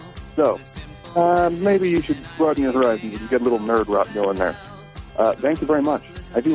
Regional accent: Washington, United States; I'm from Washington State.

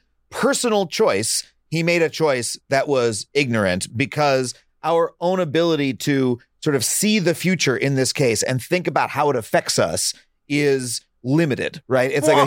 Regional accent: New York, United States; I grew up on Long Island.

